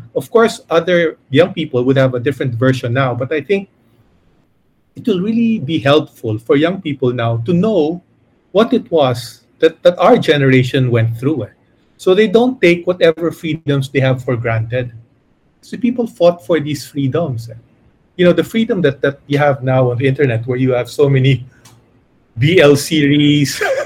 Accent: Philippines; my story is, it's like a history of at least of one person within what it meant to be growing up in the Philippines in the late 20th century.

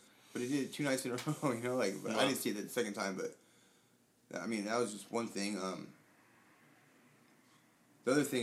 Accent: Long Beach, California, United States; Yeah, for a little bit. I'm originally from Long Beach.

